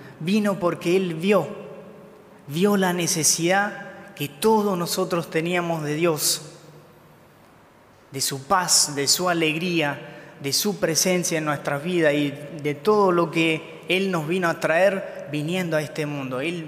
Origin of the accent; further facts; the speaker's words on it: Italy; Spanish is a second language; si estoy a distancia ahora, yo que soy de Italia, mañana puedo llamar a mi familia